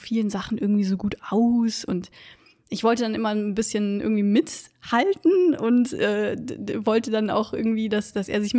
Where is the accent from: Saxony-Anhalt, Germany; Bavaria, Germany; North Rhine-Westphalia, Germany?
Bavaria, Germany; Kaufbeuren; Ich denke, als Kind habe ich das Leben dort sehr idyllisch wahrgenommen.